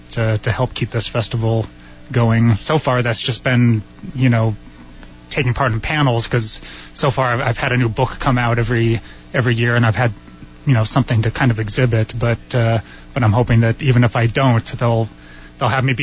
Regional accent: Phoenix, Arizona, United States; I grew up in Phoenix, actually, but I went to school.

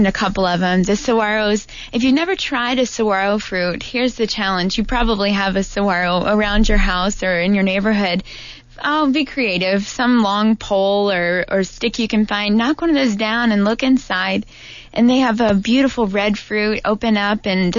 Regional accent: Mississippi, United States; now in Tucson, United States; Yeah, I've only been in Tucson for 9 years, which I think actually makes me a native pretty soon, right?

